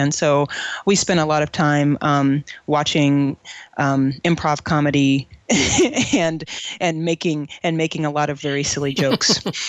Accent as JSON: {"language": "English", "region": "Ohio", "country": "United States", "tie": "born or raised there", "moved": "as an adult", "said": "I did not. I grew up in Ohio."}